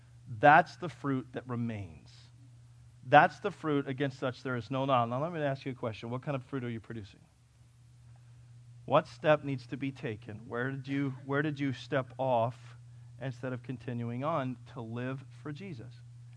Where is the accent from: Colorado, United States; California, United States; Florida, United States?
California, United States; But that's not where I'm from. I'm from California.